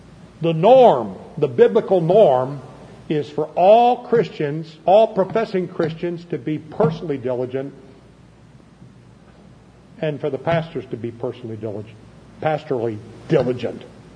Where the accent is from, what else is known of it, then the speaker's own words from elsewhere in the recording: Ireland; I relate to that. I'm Irish